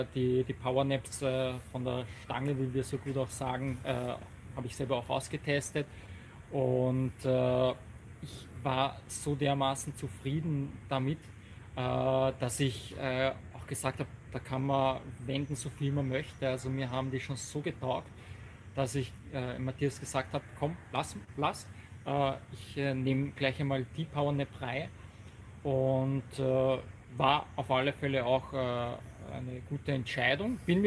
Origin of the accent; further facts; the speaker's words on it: Austria; eigentlich bin ich ja aus Österreich, ne, aber ich bin heute zu Gast in Deutschland.